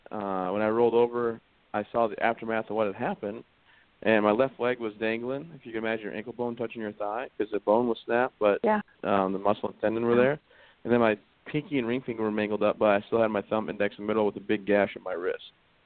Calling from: Maine, United States; You know, I'm calling from Maine. My wife and I reside up here in the great state of Maine, where she's originally from.

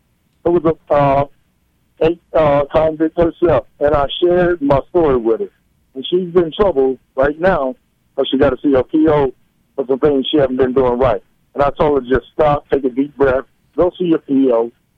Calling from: Kansas City, Missouri, United States; I'm calling from Midtown, Kansas City.

